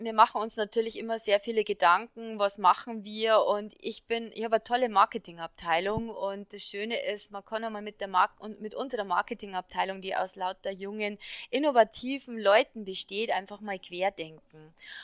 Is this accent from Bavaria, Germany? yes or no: yes; Bavaria, Germany; accent: Bavarian; Du merkst, ich bin bayerisch Kindl und ich rede auch gern Dialekt